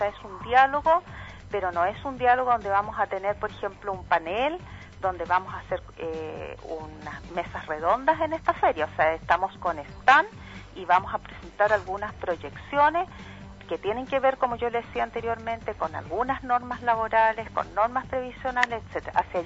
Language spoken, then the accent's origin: Spanish; Magallanes, Chile; Pues yo soy magallánica, nacida y criada en Magallanes, como decimos los magallánicos, de pura cepa